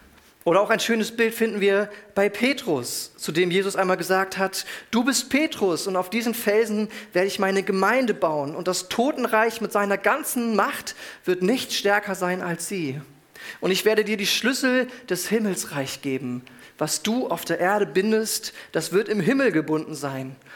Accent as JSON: {"language": "German", "town": "Lüneburg", "region": "Lower Saxony", "country": "Germany", "said": "in Lüneburg, wo ich herkomme"}